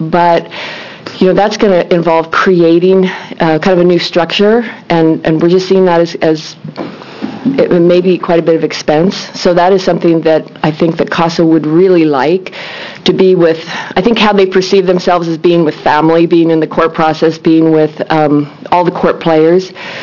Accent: McMinnville, United States; I'm from McMinnville.

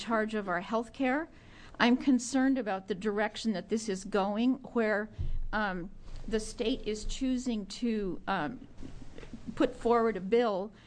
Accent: Salem, Oregon, United States; I'm from Salem, Oregon.

